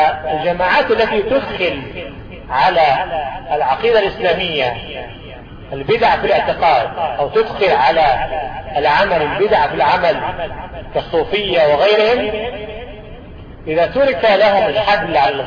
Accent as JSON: {"language": "Arabic", "country": "Egypt", "said": "وأن يجعل بلدنا مصر في كنفه وأمانه"}